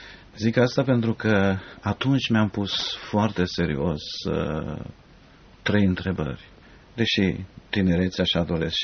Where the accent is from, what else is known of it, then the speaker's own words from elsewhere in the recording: Romania; born there; Ca mulți alți români, m-am născut în România, într-o familie creștină